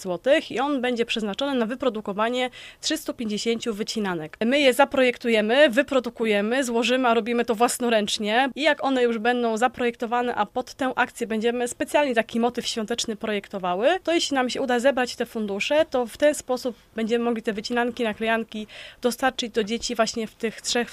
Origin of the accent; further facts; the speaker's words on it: Toruń, Kuyavian-Pomeranian Voivodeship, Poland; ja pochodzę z Torunia i bardzo zależało mi na wsparciu tutaj na miejscu.